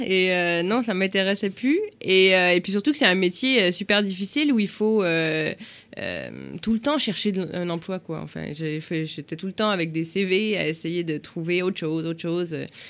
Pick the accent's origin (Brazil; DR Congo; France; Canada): Canada; Quebec; j'ai fait mon cursus donc au Québec, je suis québécoise